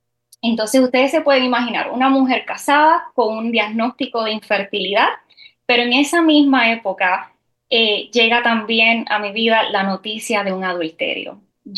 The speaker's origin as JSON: {"language": "Spanish", "country": "Puerto Rico", "said": "Yo soy puertorriqueña"}